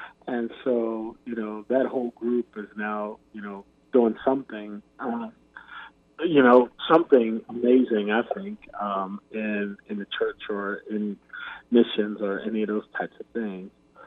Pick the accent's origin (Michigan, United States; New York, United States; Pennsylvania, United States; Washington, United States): Pennsylvania, United States; Philadelphia; I'm from Philadelphia, grew up in Philadelphia, and grew up going to church, you know, from the time I was probably 9-10 years old.